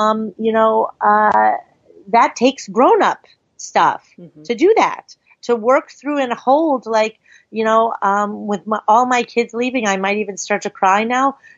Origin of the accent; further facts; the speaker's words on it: Long Island, New York, United States; I grew up in a very violent divorce before anybody divorced in my hometown in New York, Long Island